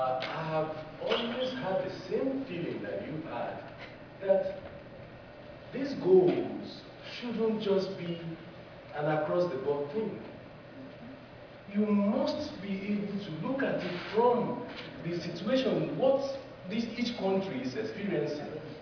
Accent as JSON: {"language": "English", "country": "Nigeria", "said": "I'm from Nigeria."}